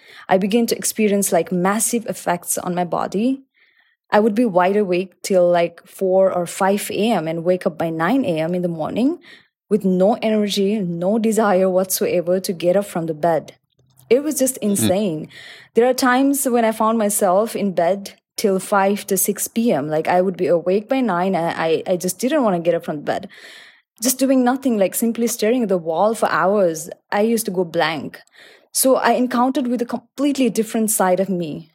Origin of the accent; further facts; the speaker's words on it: Nepal; now in Dubai, United Arab Emirates; I am definitely loving it here in Dubai as well. However, a part of me is there back in Nepal, back in my home country.